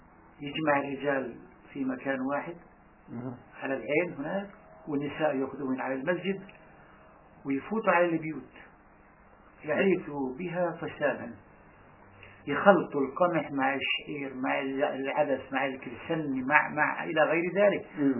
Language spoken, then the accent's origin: Arabic; Iraq; كان مع جماعه وخيلهم موجود عندنا في العراق.